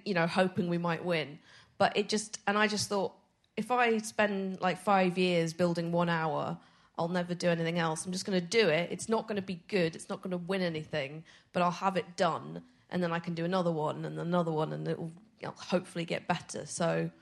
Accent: Edinburgh, Scotland, United Kingdom; because I'm from Edinburgh

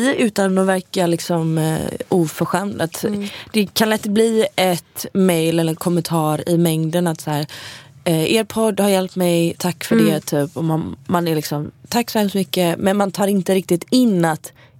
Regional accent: Gothenburg, Västra Götaland County, Sweden; Men hemma i Göteborg så är det verkligen, det är åkrar, det är hästar och det är kor

